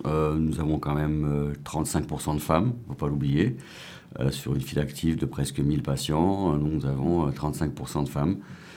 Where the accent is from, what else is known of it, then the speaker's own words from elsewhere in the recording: Brittany, France; Moi, je suis breton, par exemple, et en Bretagne